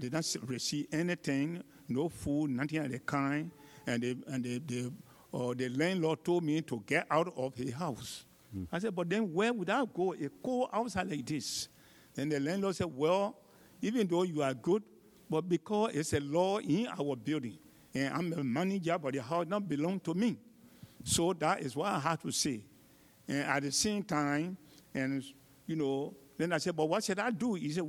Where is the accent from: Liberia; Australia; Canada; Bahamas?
Liberia; now in United States; now, at the present time, I am Liberian. I am American.